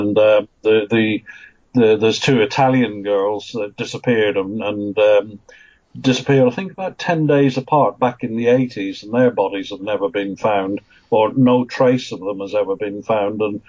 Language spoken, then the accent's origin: English; Edinburgh, Scotland, United Kingdom; also born or lived in West Africa; when we came back from West Africa, I grew up in Edinburgh. I spent my teen years in Edinburgh, so I became sort of pretty well acquainted with Scottish aviation